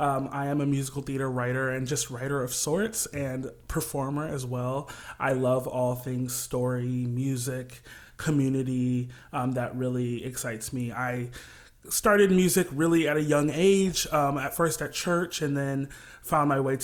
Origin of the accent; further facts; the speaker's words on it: Kalamazoo, Michigan, United States; So I am from Kalamazoo, Michigan